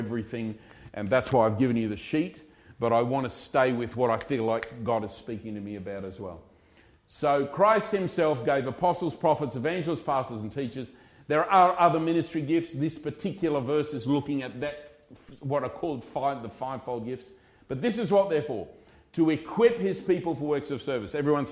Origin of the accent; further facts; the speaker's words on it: Australia; just because I'm an Australian.